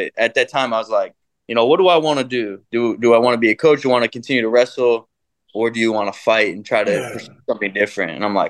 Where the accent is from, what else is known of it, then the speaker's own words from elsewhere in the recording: New York, United States; The location, it's closer to the East Coast. I'm from New York, so I get to go closer east.